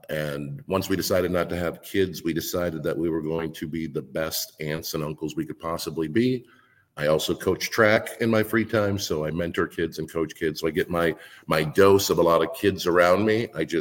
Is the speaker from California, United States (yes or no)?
no; Wisconsin, United States; So 65% of our top drunkest cities in the entire country are from my home state.